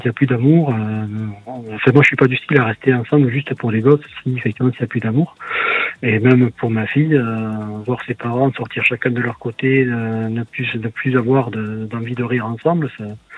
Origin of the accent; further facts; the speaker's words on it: Toulouse, Occitanie, France; Non, je suis un pur Toulousain, donc j'aime bien le contact